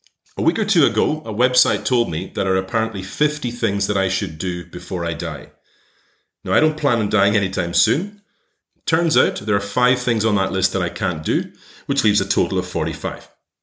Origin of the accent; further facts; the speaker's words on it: Shawbost, Scotland, United Kingdom; I'm originally from the Western Isles of Scotland. I'm from a small village called Shawbust in the Isle of Lewis.